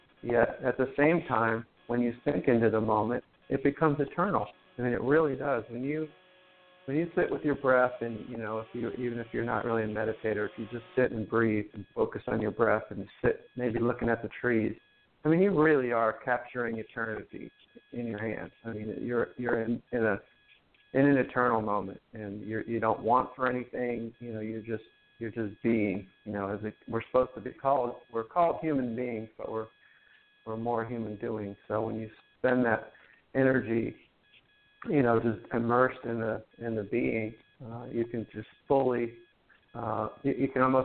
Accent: Northeast, United States; I'm also from the Northeast, so we get some snow as well.

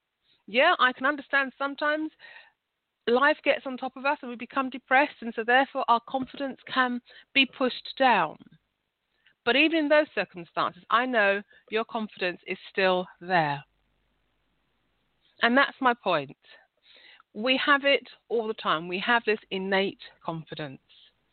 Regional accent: London, United Kingdom; I'm from London. So if you're not used to this accent, I can't apologise, but this is who I am.

